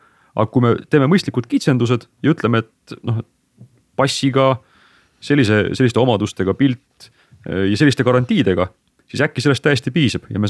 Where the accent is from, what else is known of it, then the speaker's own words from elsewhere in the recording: Võru, Võru County, Estonia; siis õnneks oli tegemist Võrust pärit, kust mina ka pärit olen, passi kontrolöriga